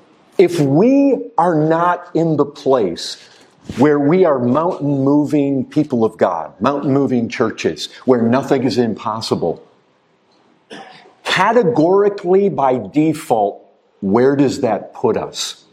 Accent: Michigan, United States; where I grew up in Michigan

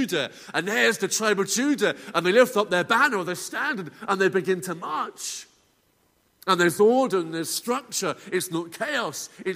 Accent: England, United Kingdom; I know I'm an Englishman standing in the pulpit here in Newton Arts

